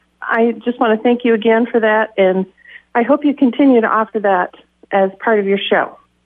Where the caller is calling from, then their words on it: New Mexico, United States; I'm calling from New Mexico.